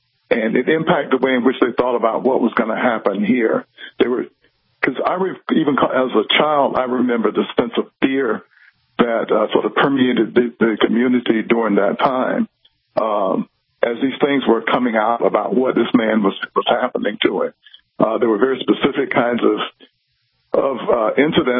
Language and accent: English; South Carolina, United States; an actual incident that occurred in my hometown in South Carolina when I was a very young boy